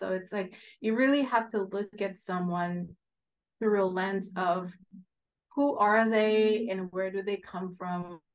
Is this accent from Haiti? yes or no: yes; Haiti; English is a second language; now in United States; I grew up in the Caribbean, mm-hmm. right? I was born here. I went to Haiti as a kid. I came back in middle school. So I came back having to learn English all over again, right?